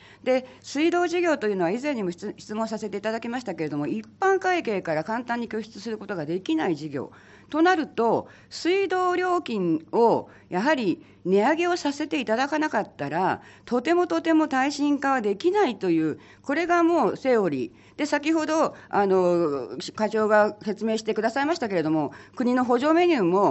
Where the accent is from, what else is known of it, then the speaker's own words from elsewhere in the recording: Shinmachi, Gunma, Japan; 私新町地域出身で